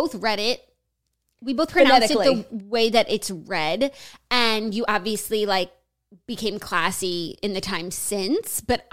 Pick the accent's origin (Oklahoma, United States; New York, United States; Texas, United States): New York, United States; New York City; now in Florida, United States; I'm still a New Yorker in the way that I talk.